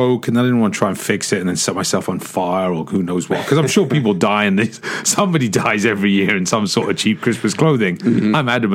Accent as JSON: {"language": "English", "region": "England", "country": "United Kingdom", "tie": "born or raised there", "said": "When I was a kid growing up in England, growing up in England, we had three TV stations."}